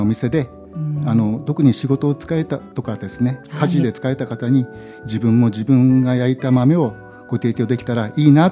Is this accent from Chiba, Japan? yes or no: no; Tokyo, Japan; born there; 東京生まれで、現在63歳になります。